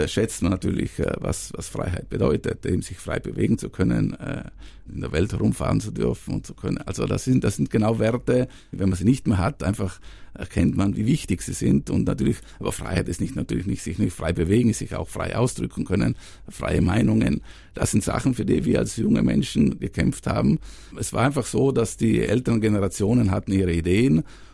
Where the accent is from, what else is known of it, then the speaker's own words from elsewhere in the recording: Brixen, Trentino-Alto Adige, Italy; Ich bin hier, es ist meine Heimat und ich fühle mich hier wohl und ich liebe die Berge, ich liebe das Land, ich liebe die Leute, ich liebe die Kultur.